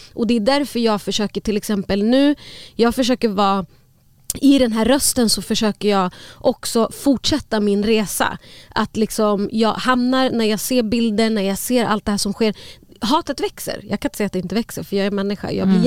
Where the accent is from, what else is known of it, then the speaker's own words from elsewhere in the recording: Palestine; För att jag är palestinier.